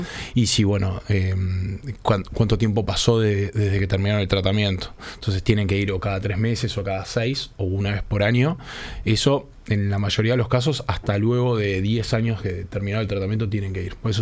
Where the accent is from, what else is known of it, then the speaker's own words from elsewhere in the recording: Uruguay; para nosotros como uruguayos creo que es un orgullo